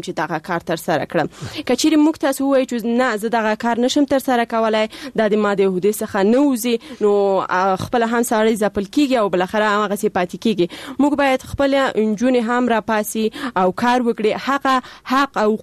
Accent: Paktia, Afghanistan; زه د پکتیا د دسی یو ولسوالیم چې اصلا الته د انجونو لپاره هیڅ کوانځای نشته

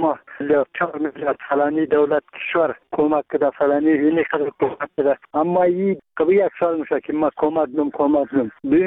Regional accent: Bamyan, Afghanistan; ما یک تن از بامیانیم.

